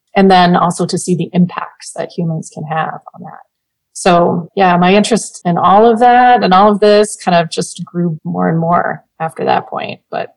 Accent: Minnesota, United States; riding that horse in the state parks around my hometown in Minnesota.

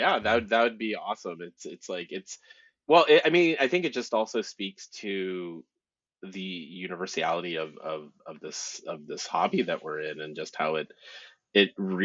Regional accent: Ohio, United States; now in Richmond, United States; I am originally from Northeast Ohio in the United States. I have been living now though in Richmond, Virginia. It's almost going on 20 years.

